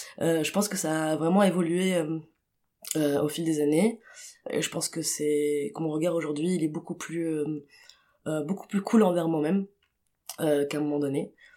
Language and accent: French; Tunis, Tunis Governorate, Tunisia; Donc j'ai grandi à Tunis